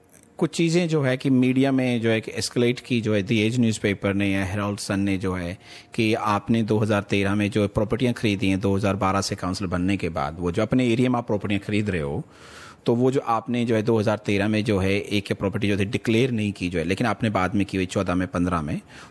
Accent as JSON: {"language": "Hindi", "region": "Rajasthan", "country": "India", "said": "मैं राजस्थान इंडिया से हूँ"}